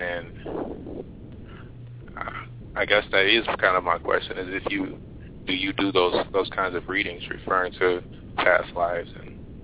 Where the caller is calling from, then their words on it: Chicago, Illinois, United States; I'm calling from Chicago.